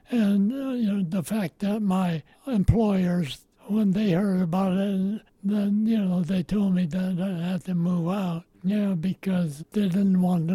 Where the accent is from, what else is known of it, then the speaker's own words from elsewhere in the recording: Livingston, California, United States; I grew up in Livingston through high school, and all of my neighbors were farmers, mostly fruit trees like peaches.